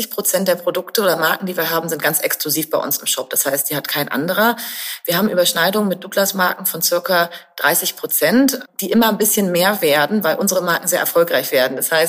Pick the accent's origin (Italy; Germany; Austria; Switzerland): Germany; Göttingen, Lower Saxony; Ich weiß noch, wie ich als Kind, ich komme aus Göttingen und immer wenn ich in der Stadt war